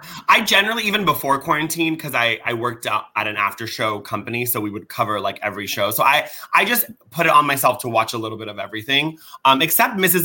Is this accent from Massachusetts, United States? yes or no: no; California, United States; I knew a lot of the original housewives from Orange County because I grew up here in Orange County.